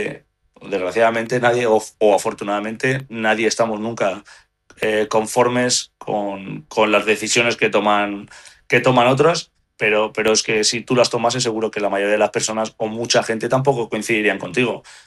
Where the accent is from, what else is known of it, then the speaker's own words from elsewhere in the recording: Spain; como español que me siento